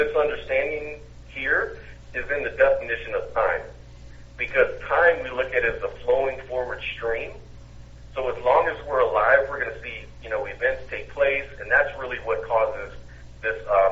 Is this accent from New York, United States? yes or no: no; Orange County, California, United States; Orange County, California.